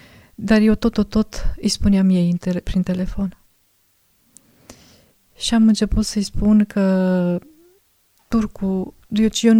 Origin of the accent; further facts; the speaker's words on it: Negrești-Oaș, Satu Mare County, Romania; eu sunt din Negreștioa